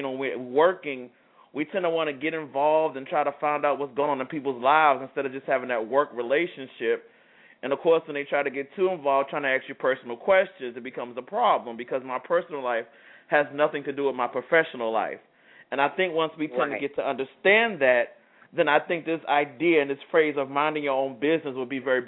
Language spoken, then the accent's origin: English; New Jersey, United States; I'm from the big city. You know, I'm from New Jersey.